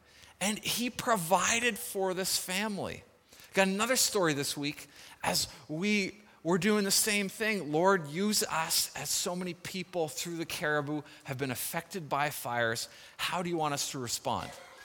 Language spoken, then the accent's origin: English; South Africa; now in North America; unlike my experience growing up in South Africa, is that people here don't need God.